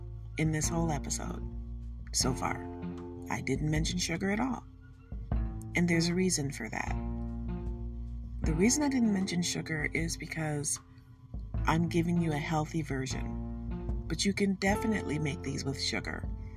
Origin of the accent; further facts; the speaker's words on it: Detroit, Michigan, United States; I'm from Detroit. We fry everything.